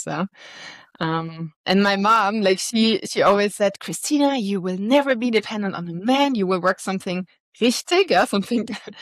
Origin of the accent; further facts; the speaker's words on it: Hesse, Germany; Like I was coming from Germany, close by Frankfurt.